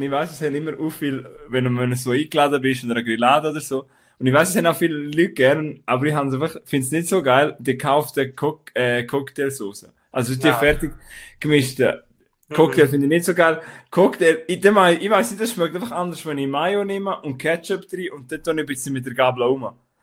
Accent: Switzerland; wir sind ja alle Schweizer, die dazu hören

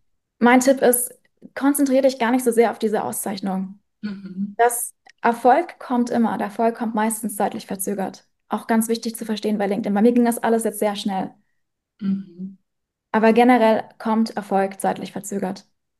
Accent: Germany; now in Vienna, Austria; Ich bin aus Deutschland, aber ich wohne inzwischen in Wien

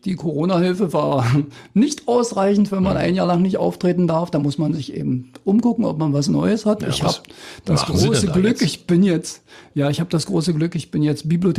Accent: East Germany, Germany; born or raised there

